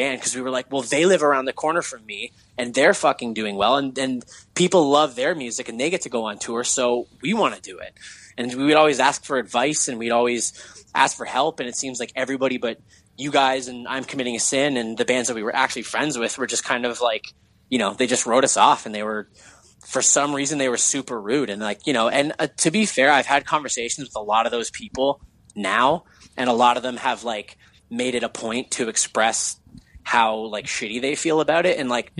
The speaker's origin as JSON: {"language": "English", "town": "Hamilton", "region": "Ontario", "country": "Canada", "said": "Because now on stage, when I say, yeah, we're from Hamilton, Ontario, someone will go, wait … from there."}